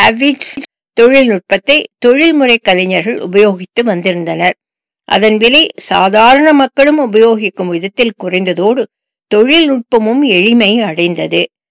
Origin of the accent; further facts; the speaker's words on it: Norman, Oklahoma, United States; also born or lived in Seattle; எனக்கு 1 வயதாக இருந்தபோது நார்மன் ஓக்லஹாமாவுக்கு குடியேறினோம். கிட்டத்தட்ட 23 ஆண்டுகள் அங்கு வசித்தேன். பள்ளி படிப்பு முழுவதும் அங்குள்ள பப்ளிக் பள்ளிகளில்தான். பின் அங்கேயே ஓக்லஹாமா பல்கலைக்கழகத்தில் இளநிலை பட்டம் பெற்றேன்.